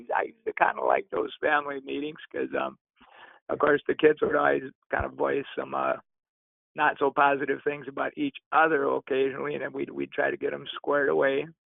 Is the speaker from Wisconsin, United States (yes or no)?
yes; Elmwood, Wisconsin, United States; I was born and raised in Elmwood, Wisconsin, so Menominee was only about 20 miles from there